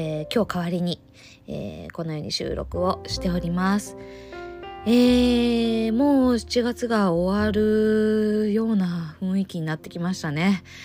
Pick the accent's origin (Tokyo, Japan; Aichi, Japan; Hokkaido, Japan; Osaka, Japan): Tokyo, Japan; Oshima; 私の地元の大島よりもちょっと南の島の神津島っていうところが出て